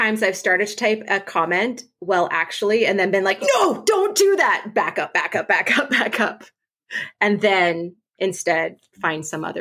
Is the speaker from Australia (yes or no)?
no; British Columbia, Canada; now in United States; I grew up on Vancouver Island.